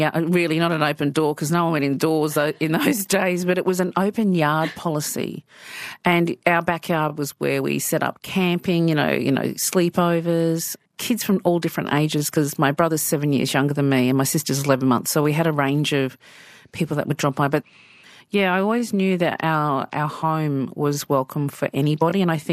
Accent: Brisbane, Queensland, Australia; born there; I was born in Brisbane and I was the eldest daughter of Julie and Bob, and Dad was in the army. And so I lived everywhere other than my own Aboriginal

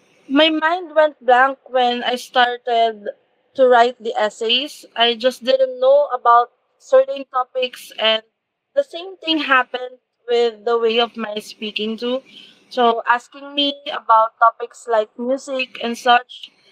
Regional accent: Manila, Metro Manila, Philippines; English is a second language; from Manila, Philippines

